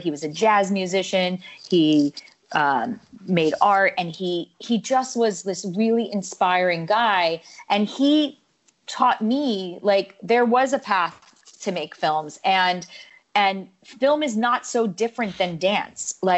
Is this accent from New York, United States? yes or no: no; New Jersey, United States; I grew up in New Jersey. I was born in the early 70s, and I grew up in a half Italian, half Syrian American family.